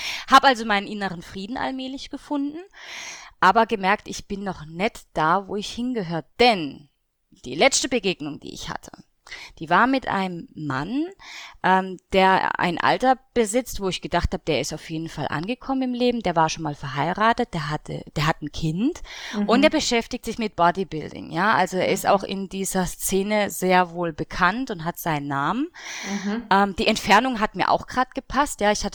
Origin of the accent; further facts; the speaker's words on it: Germany; also born or lived in France; dann kann ich ja eigentlich auch wieder zurück, weil das ist ja hier meine Heimat, Frankreich ist nicht meine Heimat.